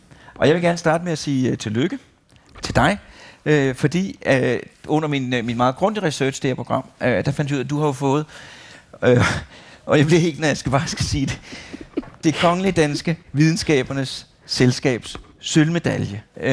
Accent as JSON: {"language": "Danish", "town": "Copenhagen", "region": "Capital Region of Denmark", "country": "Denmark", "said": "jeg synes, det er dejligt, at jeg kommer fra København"}